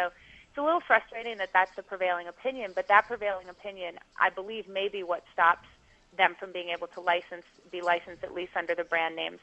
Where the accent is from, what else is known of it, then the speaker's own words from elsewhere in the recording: New Hampshire, United States; In my home state of New Hampshire, however, it's completely legal to play.